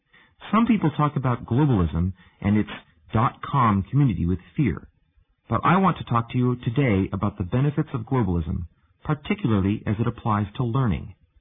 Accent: United States; I'm an American, so I'm compelled to look for practical applications.

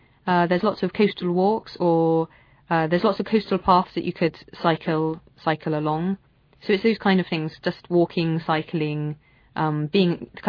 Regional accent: South West England, United Kingdom; My hometown is in the southwest of England. The southwest of England is all countryside, so I live in the countryside on a farm. It's not actually a village, it's just a farm by itself in a valley.

